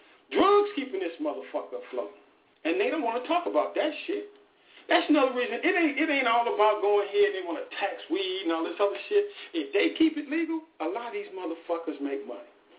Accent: Chicago, Illinois, United States; I'm on the west side. I'm from Chicago.

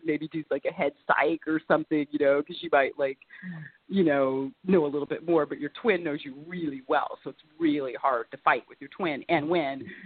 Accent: Melba, Idaho, United States; also born or lived in Caldwell; I was born in Caldwell. And then my sister and I grew up in Melba, which is like a really small farming community. It's like really, really small. It's like out in the middle of nowhere.

